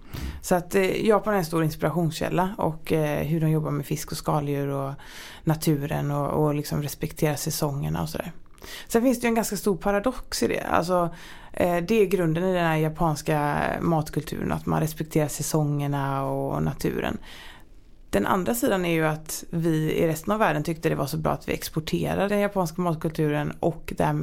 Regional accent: Gothenburg, Västra Götaland County, Sweden; Jag är från Göteborg.

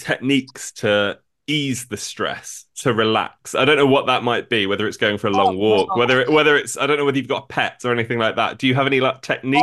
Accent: England, United Kingdom; I suppose this is me asking as an English person, and for English people, I feel like we have it so easy because people learn English

